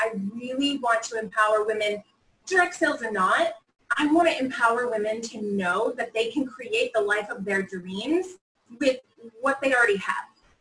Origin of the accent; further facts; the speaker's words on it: Boston, Massachusetts, United States; Like I'm from Boston, I'm a city girl.